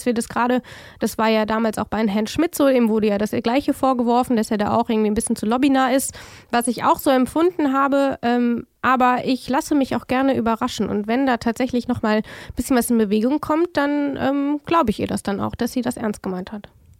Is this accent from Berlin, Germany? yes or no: no; Frankenthal, Rhineland-Palatinate, Germany; ich komme ja aus Frankenthal, was jetzt für alle, die sich nicht wunderbar in der Pfalz auskennen, genau daneben ist.